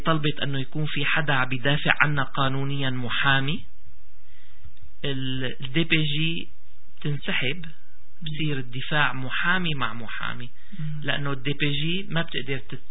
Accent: Syria; نحن عندنا بسوريا

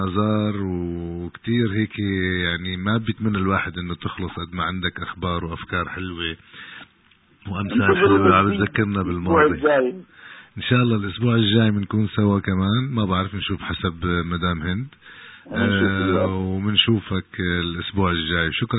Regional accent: Syria

